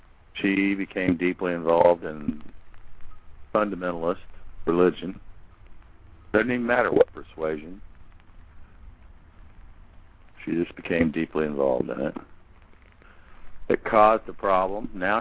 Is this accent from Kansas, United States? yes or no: yes; Leroy, Kansas, United States; I won't say the county, but it's down near my hometown, Leroy, Kansas